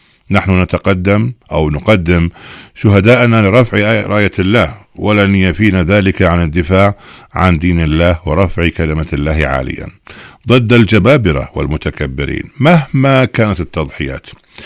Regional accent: Yemen; سفير الجمهورية الإسلامية بلادنا اليمن

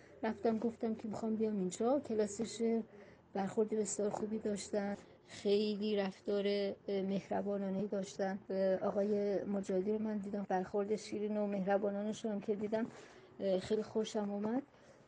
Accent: Qom, Iran; خود من متولد غربت هستم و بیشتر از 30 سال در ایران زندگی کردم. شهر کودکی های من، شهر زادگاه من قم بوده، تمام تحصیلاتم اینجا بوده

